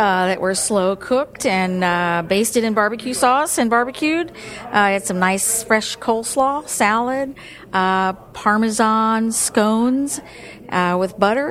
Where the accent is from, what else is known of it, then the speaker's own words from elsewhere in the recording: Kingston, Washington, United States; I really enjoyed being in the local venue here and finding out about my hometown after many, many years of not knowing anything about it. And Chamber was a good way to do that. And especially being on the board, you do get to know what's going on in Kingston